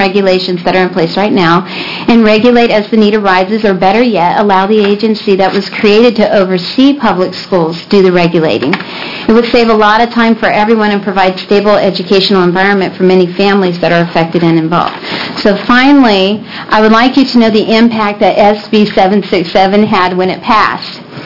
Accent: Hillsboro, Oregon, United States; I'm from Hillsboro, Oregon.

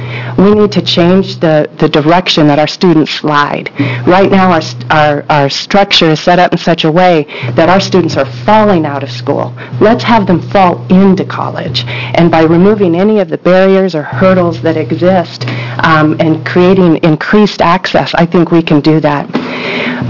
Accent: Beaverton, Oregon, United States; I'm from Beaverton, Oregon.

